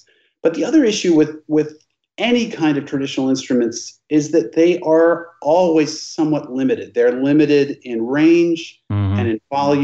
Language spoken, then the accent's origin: English; Virginia, United States; I went to boarding school in England, and I grew up in Virginia